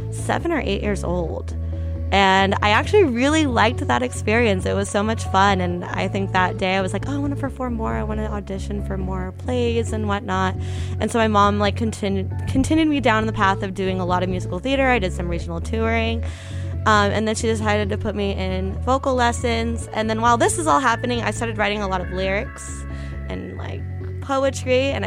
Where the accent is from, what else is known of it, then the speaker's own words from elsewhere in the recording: Anaheim, California, United States; I grew up in Anaheim, California, so only about an hour from LA.